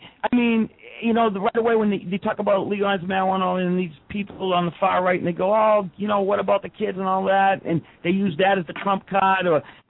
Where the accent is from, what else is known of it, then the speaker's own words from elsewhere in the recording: Boston, Massachusetts, United States; accent: Boston; Now you hear my Boston accent.